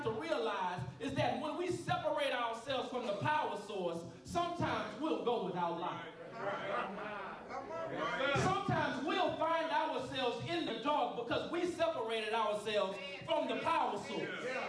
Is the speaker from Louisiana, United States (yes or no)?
yes; Louisiana, United States; now in Texas, United States; I'm from Louisiana, but I'm still claiming, always be a Louisiana boy, but I live in Texas.